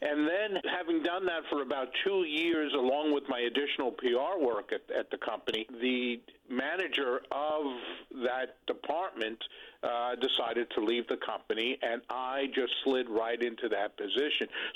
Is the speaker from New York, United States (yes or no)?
yes; New York City, New York, United States; I grew up in the Bronx, so I went to high school up there.